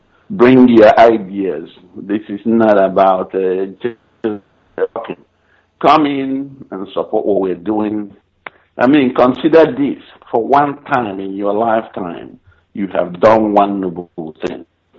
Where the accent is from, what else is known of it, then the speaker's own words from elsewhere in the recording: Oba, Anambra, Nigeria; I hail from Oba in the Idemili local government area of Biafra land.